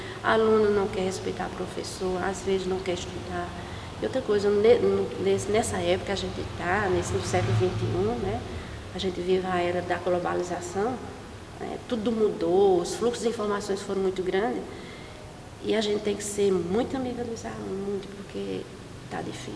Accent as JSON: {"language": "Portuguese", "town": "Cachoeira do Zinho", "country": "Brazil", "tie": "born or raised there", "lives_now": "Cajazeiras, Brazil", "said": "eu não sou de Cajazeiras, minha terra natal é Cachoeira do Zinho. Mas eu vim aqui, né, para Cajazeiras morar mesmo 12 anos. E aqui foi que eu fiz minhas raízes."}